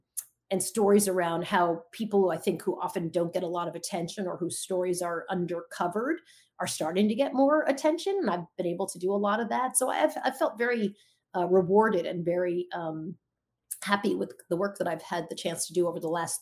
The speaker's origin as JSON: {"language": "English", "town": "Long Island", "region": "New York", "country": "United States", "tie": "born or raised there", "said": "I grew up in Long Island. My mom was a teacher. My dad was a professor in Long Island."}